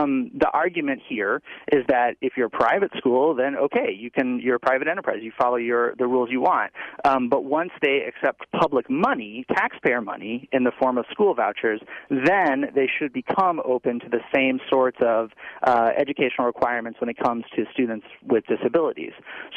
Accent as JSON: {"language": "English", "region": "Illinois", "country": "United States", "tie": "born or raised there", "said": "admit the shameful truth that I grew up in Central Illinois."}